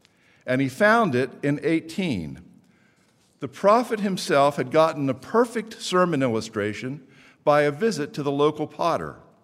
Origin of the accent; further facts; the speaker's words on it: Lewistown, United States; And I even have an old high school friend here this morning from my hometown of Lewistown